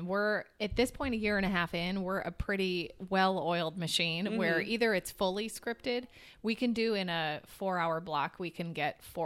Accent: Michigan, United States; also born or lived in Chicago; And I grew up in Michigan, but then I was in Chicago for about 9 years.

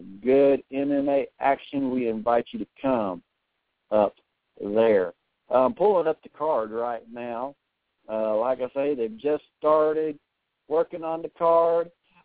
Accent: the South, United States; accent: southern; Is that my southern accent coming again?

